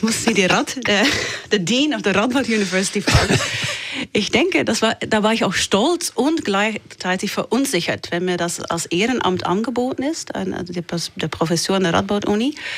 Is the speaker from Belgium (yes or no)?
yes; Flanders, Belgium; also born or lived in Bruges; Ich komme geografisch gesehen von der Küste. Ich bin geboren in Brügge, mittelalterliche Stadt, wunderschöne Kunststadt, aber aufgewachsen in ein kleines Dorf am Meer, ich sage noch immer am See, in eigentlich ein ganz normales Milieu.